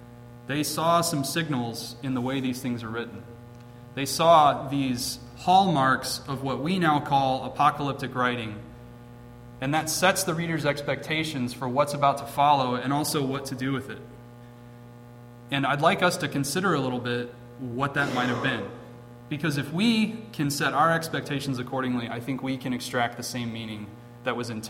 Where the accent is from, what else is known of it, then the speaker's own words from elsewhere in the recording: Virginia, United States; There was like one gas station in my hometown in Virginia where the pump stopped working, but that was the extent of the damage.